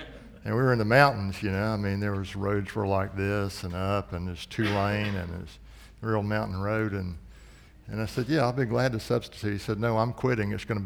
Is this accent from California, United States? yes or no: no; Florida, United States; also born or lived in Texas; growing up in Florida, then spending 3 years in Texas at Southwestern, where the terrain is much like it is here, pine trees and flat.